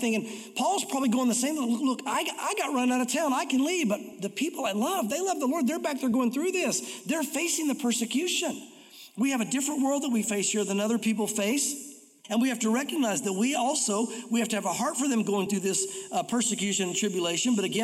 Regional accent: United States

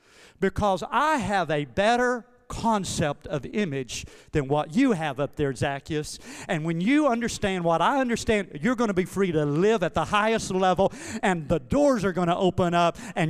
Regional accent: Arkansas, United States; And you can make fun of me for being from Arkansas if you want to, but it's just a fact. I'm from Arkansas.

